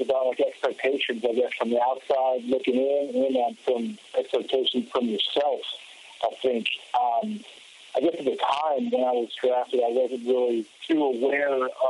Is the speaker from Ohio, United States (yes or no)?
yes; Cincinnati, Ohio, United States; And then I got to go play a season for my hometown team, the Cincinnati Bengals.